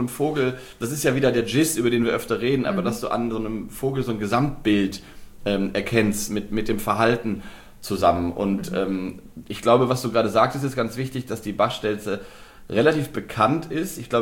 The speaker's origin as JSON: {"language": "German", "region": "Lower Saxony", "country": "Germany", "said": "ich komme ja aus Nordwest, Niedersachsen, Nordwestdeutschland"}